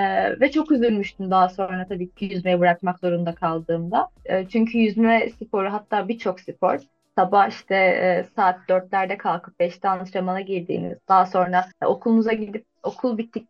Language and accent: Turkish; Istanbul, Turkey; born there; Ben İstanbul'da doğdum 1994 yılında.